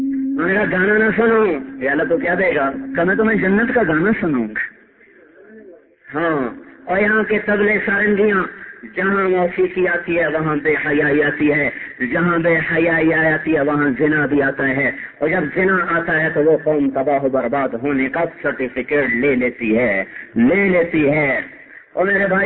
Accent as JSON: {"language": "Urdu", "town": "Khanewal", "region": "Punjab", "country": "Pakistan", "said": "میرا ضلع خنوال ہے"}